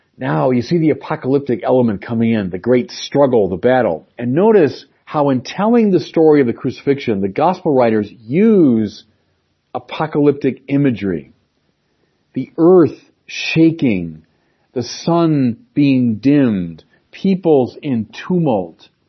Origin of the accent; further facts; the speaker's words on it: Chicago, Illinois, United States; even the daily violence on the streets of my hometown of Chicago.